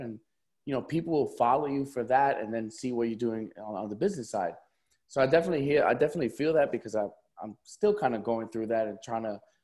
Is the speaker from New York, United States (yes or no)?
yes; Brooklyn, New York, United States; You know, I grew up in Brooklyn. So I grew up listening to hip hop. I grew up around, you know, I'm half Puerto Rican. I grew up with Puerto Ricans. I grew up with Black people.